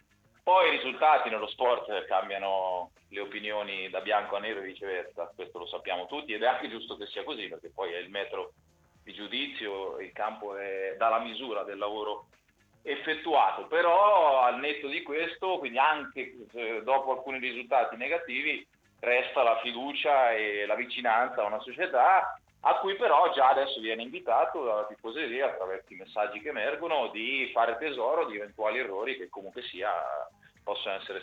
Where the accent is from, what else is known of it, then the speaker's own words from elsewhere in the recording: Ancona, Marche, Italy; born there; da anconetano di nascita e di passione su 30 dei 40 anni di vita